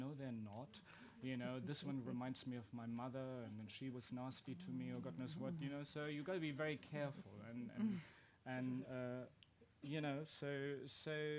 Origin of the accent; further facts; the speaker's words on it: Germany; I grew up on the German-French-Luxembourg border, and we have a lot of big pine forest.